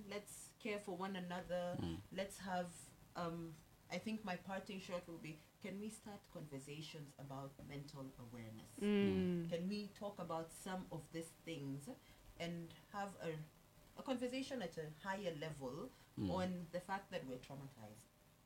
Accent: Kenya; born there; also born or lived in Khartoum, Sudan; I have lived in Khartoum for some part of my life. I was born in Kenya.

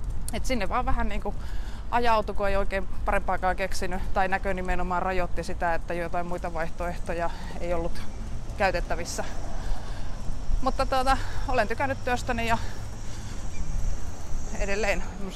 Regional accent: Rovaniemi, Lapland, Finland; Eli olen Rovaniemeltä alun perin kotoisin, niin siellä kävin lukion

